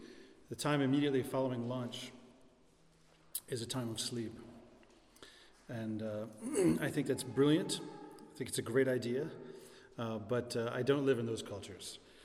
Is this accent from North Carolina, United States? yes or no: yes; North Carolina, United States; I know, I'm in Georgia, but I'm also from North Carolina, so I have no problem drinking Pepsi.